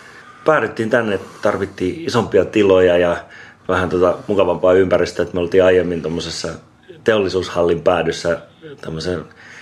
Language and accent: Finnish; Vantaa, Uusimaa, Finland; also born or lived in Eastern Finland / Espoo; Joo, mä Vantaalta kotoisin ja sitten asunut jonkun aikaa tuolla Itä-Suomessa ja Espoossa.